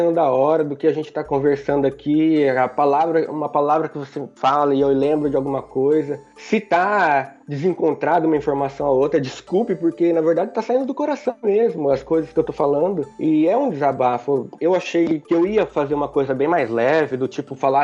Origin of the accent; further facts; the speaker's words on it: Brazil; A gente, que eu digo, brasileiro, porque eu sou brasileiro também.